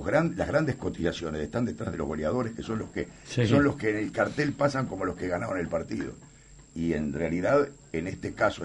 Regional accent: Uruguay

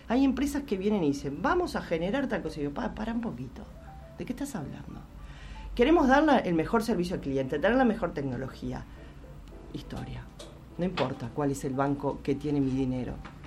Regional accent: Uruguay; algunas cosas que veo en mi país, que yo quiero muchísimo Uruguay

